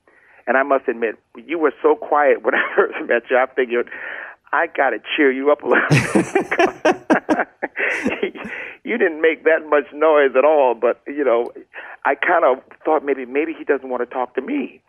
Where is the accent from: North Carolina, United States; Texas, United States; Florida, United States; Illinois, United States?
Texas, United States; Houston; he made me feel like we grew up together back in Houston, Texas.